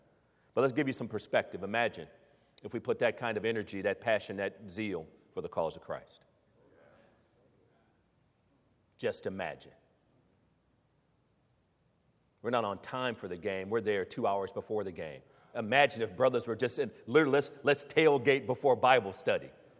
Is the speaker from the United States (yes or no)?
yes; Lincoln, Nebraska, United States; born there; I was born in Lincoln, Nebraska.